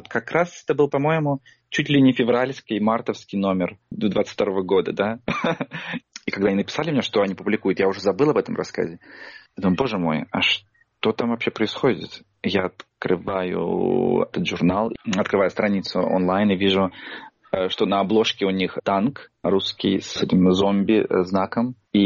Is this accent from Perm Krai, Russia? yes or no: no; Kemerovo, Kemerovo Oblast, Russia; в мой родной город Кемерово